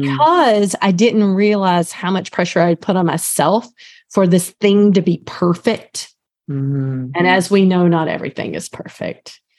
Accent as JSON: {"language": "English", "region": "North Carolina", "country": "United States", "accent": "North Carolina", "said": "Here goes my North Carolina accent from 100 years ago."}